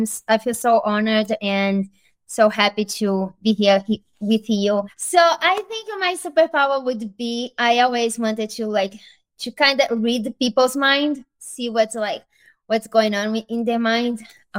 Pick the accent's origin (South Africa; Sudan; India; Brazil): Brazil; English is a second language; So as you mentioned, I came from Brazil and I worked as a nanny here for long time.